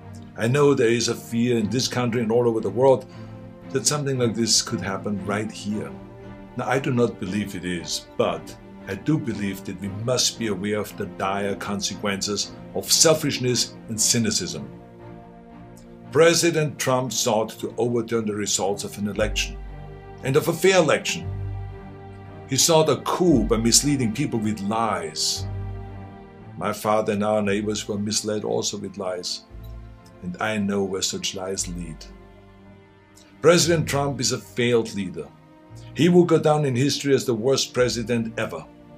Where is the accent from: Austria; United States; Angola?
Austria; I grew up in Austria.